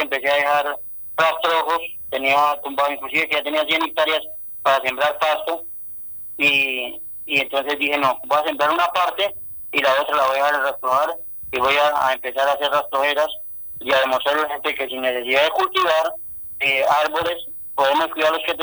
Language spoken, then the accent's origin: Spanish; Meta, Colombia; also born or lived in Boyacá; yo soy de origen boyacense, me vine muy chico para el departamento del Meta, donde tenía una finca pequeña